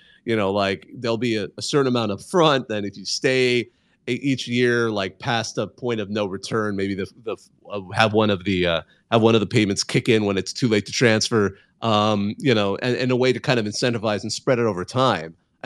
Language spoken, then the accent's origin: English; Bakersfield, California, United States; I'm now thinking, because I grew up in Bakersfield